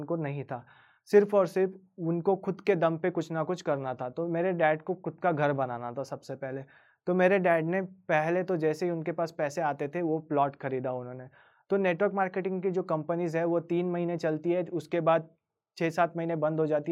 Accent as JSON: {"language": "Hindi", "town": "Bhaler", "region": "Maharashtra", "country": "India", "said": "मेरे डैड ने डिसाइड किया कि वो शिफ्ट होंगे नंदुरबार को। महाराष्ट्र में एक छोटा सा सिटी है, वहीं से 11 किलोमीटर्स पे मेरा गाँव है, मैं भालेर गाँव से हूँ। तो वहीं पर मेरा विलेज था"}